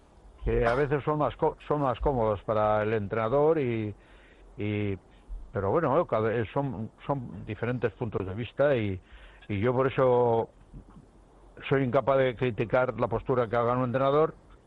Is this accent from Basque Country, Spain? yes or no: yes; Barakaldo, Basque Country, Spain; Es importante porque yo soy de Baracaldo